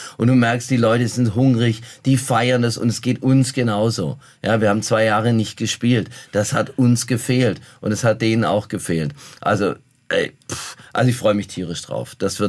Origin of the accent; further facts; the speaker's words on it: Munich, Bavaria, Germany; Ich komme aus München. Wir kommen aus München.